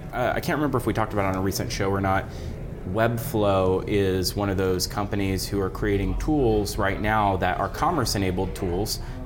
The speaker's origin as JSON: {"language": "English", "region": "Florida", "country": "United States", "said": "Oh my gosh, I'm from South Florida and it was 90 degrees when I left"}